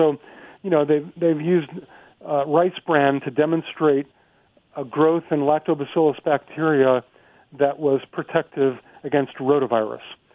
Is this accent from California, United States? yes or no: no; Chicago, Illinois, United States; One of my favorite examples is my hometown of Chicago has been sued for sending their sewage down the Mississippi River